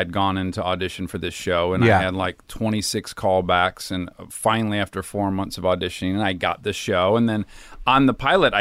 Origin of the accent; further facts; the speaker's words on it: Milford, Michigan, United States; Well, I'm from Michigan. I'm from a suburb of Detroit.